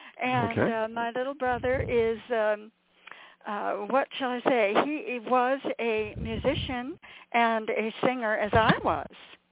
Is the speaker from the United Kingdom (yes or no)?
no; California, United States; also born or lived in Pueblo / Colorado Springs / Denver; my roots, I'm a Colorado girl. I was born in Pueblo, lived in Colorado Springs and Denver too, but Colorado, and I love Colorado dearly. But my father married my mother and brought me as a little baby to California.